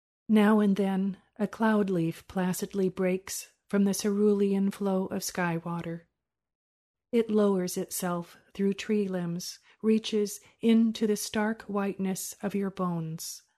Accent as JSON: {"language": "English", "town": "San Francisco", "region": "California", "country": "United States", "tie": "born or raised there", "said": "Well, I grew up in San Francisco, and the home I grew up in was a dangerous place for a child."}